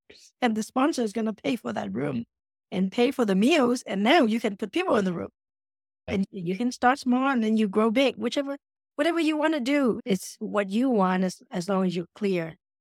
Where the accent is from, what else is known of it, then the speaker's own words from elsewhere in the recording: Vietnam; moved away; because I'm originally from Vietnam.